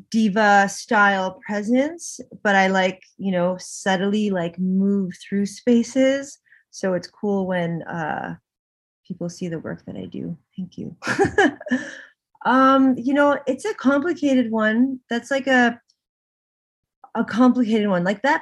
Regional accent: Canada; I also don't feel connected because I grew up here in Canada.

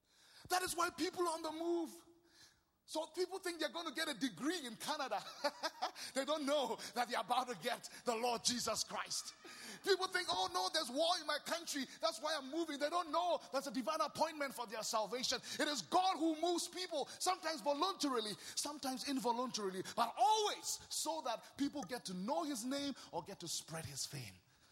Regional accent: Ghana; I come from Ghana, West Africa.

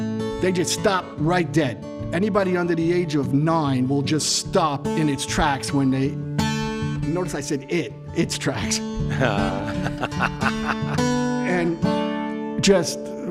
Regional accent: Brooklyn, New York, United States; I grew up in, you know, in New York City. I grew up in Brooklyn when it meant something.

